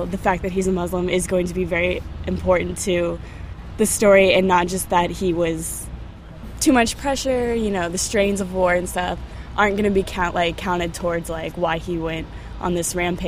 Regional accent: Houston, Texas, United States; I'm from Houston.

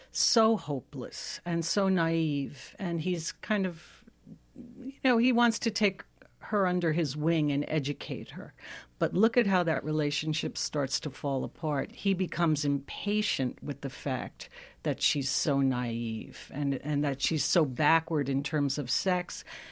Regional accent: Ireland; I read it in the 80s, and it seemed very contemporary to me then, growing up in Ireland in the 70s and 80s.

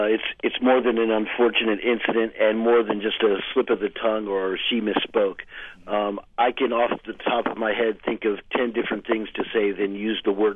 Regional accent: Washington, District of Columbia, United States; I grew up in the Washington, D.C. area, and our family's had season tickets to Redskins games for 25 years.

